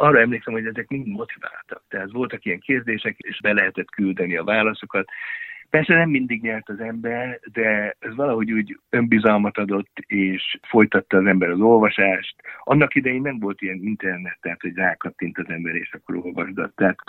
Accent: Nagykőrös, Pest, Hungary; Én Nagykőrösön születtem, az egy kis város, körülbelül egy óra Pesttől vonattal

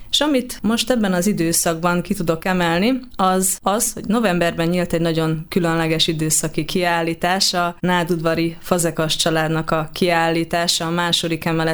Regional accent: Debrecen, Hajdú-Bihar, Hungary; lehet, hogy elfogultak vagyunk debreceniként

